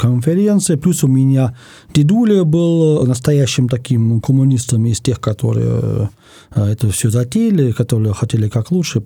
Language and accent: Russian; Berlin, Germany; now in Russia; Я родился и вырос в Берлине. И потом приехал я в Россию в 89-90-м.